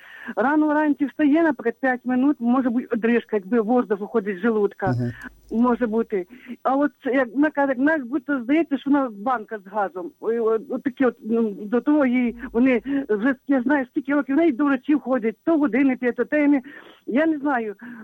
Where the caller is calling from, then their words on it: Zhytomyr, Zhytomyr Oblast, Ukraine; Я із Житомира.